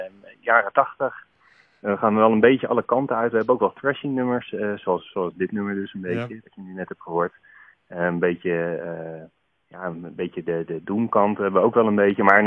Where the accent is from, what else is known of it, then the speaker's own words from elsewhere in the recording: Friesland, Netherlands; now in Utrecht, Netherlands; Ik kom oorspronkelijk uit Friesland, maar goed, ik woon in Utrecht.